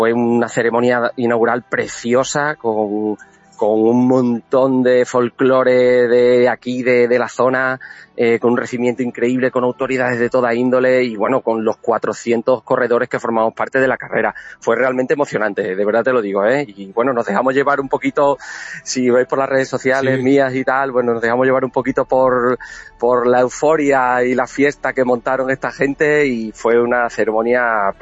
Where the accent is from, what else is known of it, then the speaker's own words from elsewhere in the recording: Spain; Francia tiene 9 equipos y nosotros españoles somos 8 equipos participantes